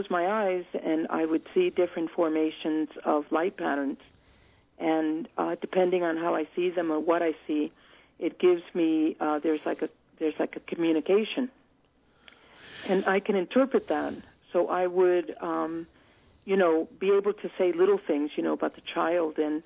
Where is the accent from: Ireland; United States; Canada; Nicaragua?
Nicaragua; I'm born and raised in Nicaragua.